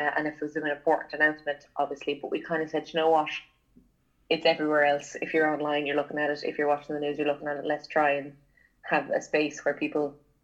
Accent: Ireland; and I think as Irish people as well, particularly, we love feeding into being like shite, and we love bad news for whatever reason.

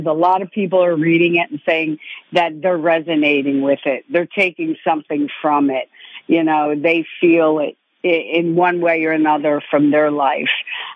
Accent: Philadelphia, Pennsylvania, United States; I'm a girl from South Philly. I mean, we don't stop.

